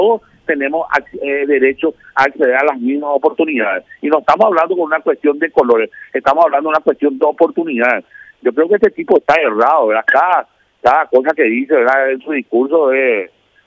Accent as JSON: {"language": "Spanish", "town": "Ñemby", "region": "Central", "country": "Paraguay", "said": "De Ñembú, señor."}